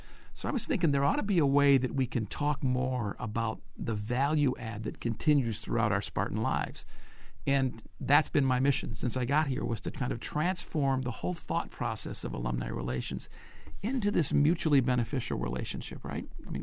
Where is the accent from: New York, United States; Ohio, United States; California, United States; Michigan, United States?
Michigan, United States; Ann Arbor; I was born in Ann Arbor and raised by two University of Michigan grads. I come from a family of teachers and preachers